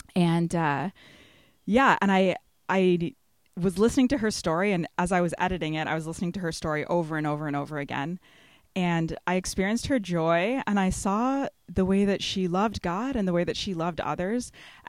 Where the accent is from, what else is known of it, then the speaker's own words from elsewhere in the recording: Belleville, Ontario, Canada; I was born and raised in Belleville, and I went to Holy Rosary Elementary School and Centennial Secondary School. I was in the arts program at Centennial, graduated in 2005